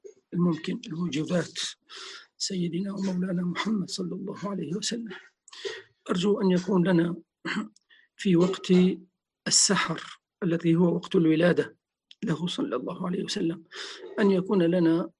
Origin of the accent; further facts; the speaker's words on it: Damascus, Damascus Governorate, Syria; كان بعض الشيوخ عندنا في دمشق